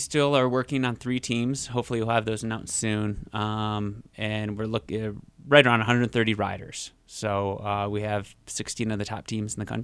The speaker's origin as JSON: {"language": "English", "town": "Detroit", "region": "Michigan", "country": "United States", "said": "I'm from Detroit. When I go back to the Midwest, every single TV is on Fox because of the baseball connection."}